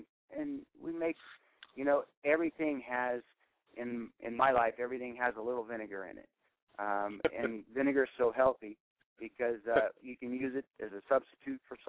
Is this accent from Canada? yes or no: no; California, United States; I grew up here in the Central Valley of California on the family farms.